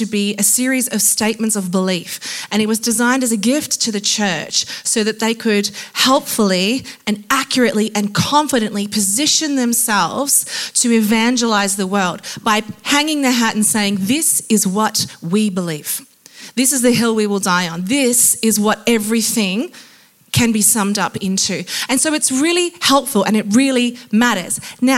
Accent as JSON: {"language": "English", "town": "Adelaide", "region": "South Australia", "country": "Australia", "said": "We're from Adelaide. I'm from Adelaide. They're from Adelaide. We're from Adelaide. That's why our hair looks like this. I'm not acclimatized yet."}